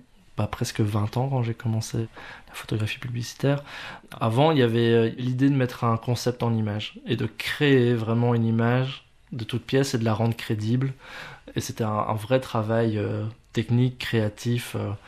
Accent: Mons, Wallonia, Belgium; born there; C'est bien ça, je suis né à Mons.

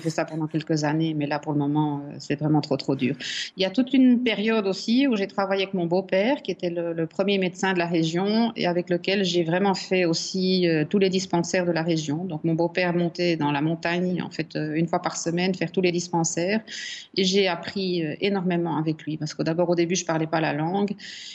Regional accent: Belgium; moi, je suis belge

